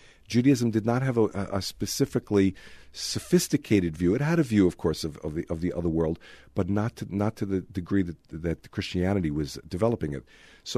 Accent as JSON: {"language": "English", "town": "Brooklyn", "region": "New York", "country": "United States", "said": "Look, I come from Brooklyn, so I'm a Brooklyn Dodger fan."}